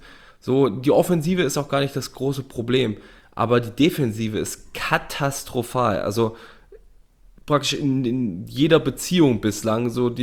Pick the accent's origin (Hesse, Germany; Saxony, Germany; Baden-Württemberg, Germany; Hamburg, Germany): Hamburg, Germany; Ich komme ja aus Hamburg